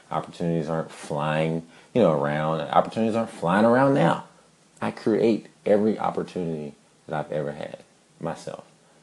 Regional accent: Dallas, Texas, United States; also born or lived in New York; I'm from Dallas, Texas. I'm born and raised in Dallas, Texas. I spent 4 years in New York for college

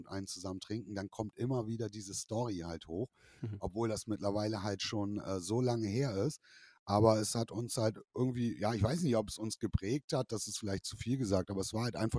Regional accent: Bremen, Germany; ich bin selber Bremer und ich bin in Bremen aufgewachsen, habe da jahrelang gelebt.

